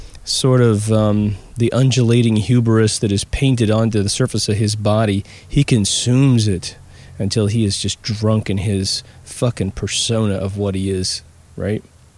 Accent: Kansas, United States; now in California, United States; I was always tortured with the story of Wizard of Oz because I'm from Kansas. And when I came to California, I always got two questions.

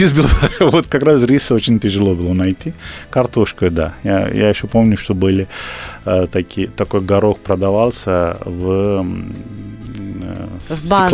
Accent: Jammu and Kashmir, India; Russian is a second language; now in Russia; я приехал из Индии, живу, я родом из самой северную часть Индии. Местность называется Кашмир.

